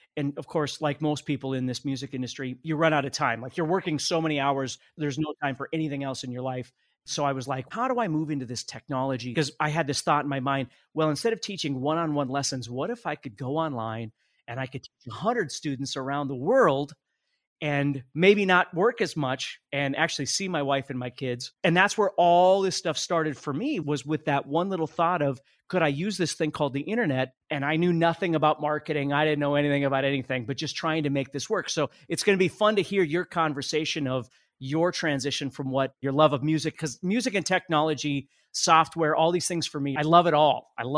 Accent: North Dakota, United States; growing up in North Dakota, I'm 3 hours from Minneapolis.

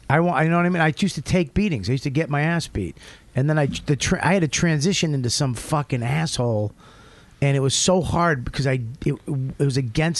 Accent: Boston, Massachusetts, United States; And it scared the fuck out of me because I'm from Boston. You drink at a park.

